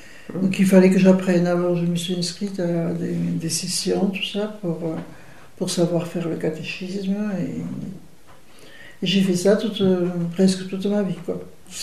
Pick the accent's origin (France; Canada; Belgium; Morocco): France; Bagnères-de-Luchon, Occitanie; moi je suis native de Luchon, et j'ai toujours vécu avec des sœurs de Saint-Joseph. J'étais à l'école avec des sœurs de Saint-Joseph.